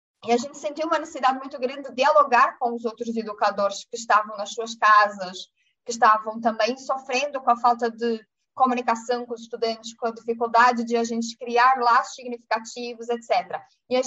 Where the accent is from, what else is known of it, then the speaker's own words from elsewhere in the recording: Portugal; Mas eu sou fruto muito da educação e da educação pública completamente gratuita que eu vivi a minha vida toda em Portugal.